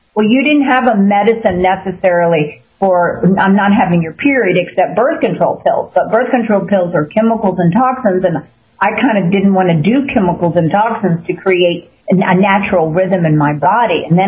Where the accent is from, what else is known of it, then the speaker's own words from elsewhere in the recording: Texas, United States; I grew up in Texas.